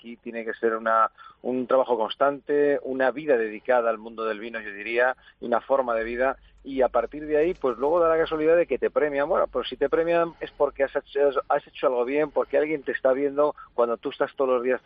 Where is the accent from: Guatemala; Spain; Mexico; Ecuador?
Spain; Ponferrada, Castile and León; me sentí hasta profeta en mi tierra, en Ponferrada